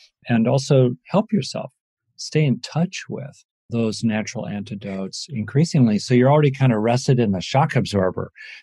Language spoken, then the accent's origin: English; Los Angeles, California, United States; I grew up in LA. It was hot.